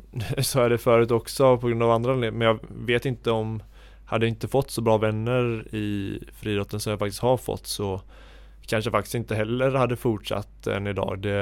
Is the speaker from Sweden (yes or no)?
yes; Sweden; jag känner mig mer kanske hemma i svenska landslaget, i och med att jag är uppväxt i Sverige och pratar svenska. Jag snackar ju så mycket norsk. Den är inte på topp alltså.